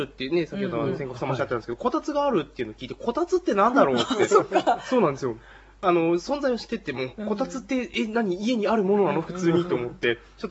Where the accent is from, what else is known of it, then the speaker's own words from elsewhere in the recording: Tsukigata, Hokkaido, Japan; 月形はやたらと雪が多いところで、1日ほっとくとあの本当に家半分ぐらい埋まっちゃう